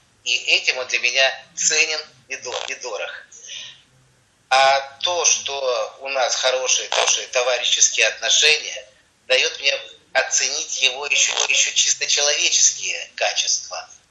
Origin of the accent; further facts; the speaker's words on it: Kharkiv, Kharkiv Oblast, Ukraine; я из Харькова, это значит человек, который не балабол, который может достичь поставленной перед собой цели